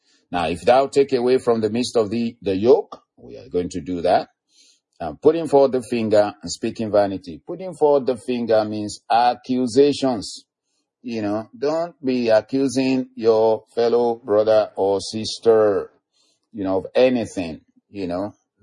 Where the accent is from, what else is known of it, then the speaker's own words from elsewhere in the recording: Nigeria; beloved brethren and partners and friends from, you know, Africa and other places, Nigeria especially, my home country.